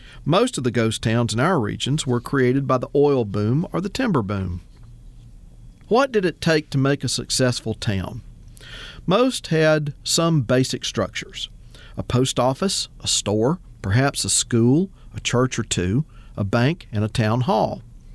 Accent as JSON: {"language": "English", "town": "Farmerville", "region": "Louisiana", "country": "United States", "tie": "born or raised there", "said": "Between my hometown of Farmerville and the neighboring village of Marion in Union Parish lie 16 miles of Louisiana Highway 33"}